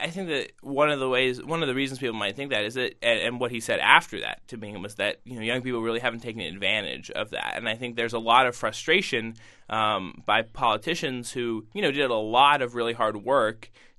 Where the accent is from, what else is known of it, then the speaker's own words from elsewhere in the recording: Weston, Connecticut, United States; Weston, Connecticut.